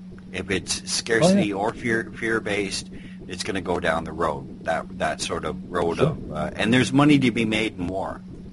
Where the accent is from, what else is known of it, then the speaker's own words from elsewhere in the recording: Canada; I'm Canadian.